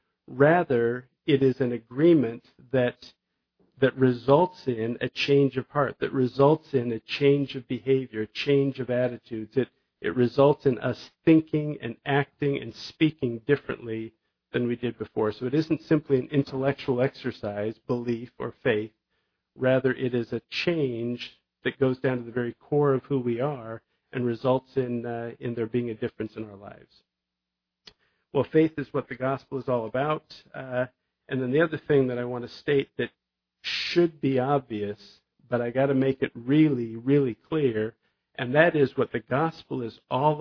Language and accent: English; California, United States; When I was in high school, I grew up in the Jesus movement in Southern California.